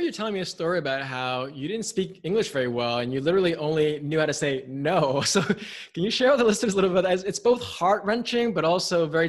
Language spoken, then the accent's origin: English; New York City, New York, United States; I wasn't an immigrant, but my parents were. But growing up in New York City, when I was 6 or 7 years old